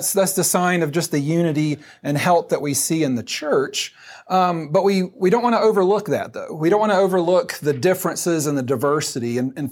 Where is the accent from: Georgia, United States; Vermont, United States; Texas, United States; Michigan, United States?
Georgia, United States; I'm from Georgia, so anytime I see the Bulldog G, I'm just drawn to it.